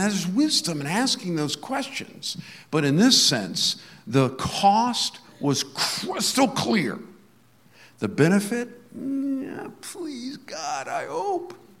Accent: Fort Myers, Florida, United States; now in Cape Coral, United States; I grew up in Fort Myers. You don't ever dream of living in Cape Coral when you grow up in Fort Myers.

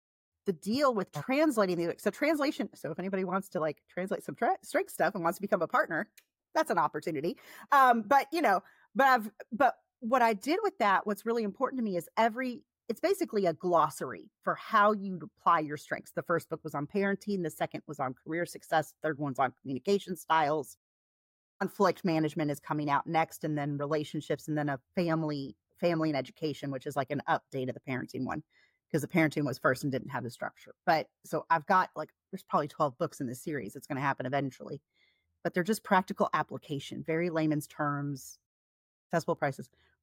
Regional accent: United States; I don't want to say a narrow viewpoint of being an American, but that is my culture and what I was raised in, even though I've had a lot of overseas experience.

